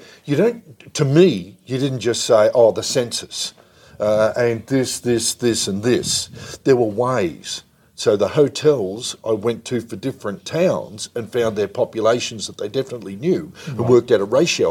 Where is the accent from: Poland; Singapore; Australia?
Australia; Hill End, New South Wales; But growing up in Hill End during the 1960s and 70s, was fun